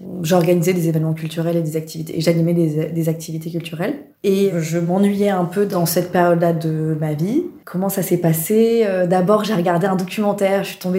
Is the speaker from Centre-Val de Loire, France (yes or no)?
yes; Orléans, Centre-Val de Loire, France; moi je suis originaire d'Orléans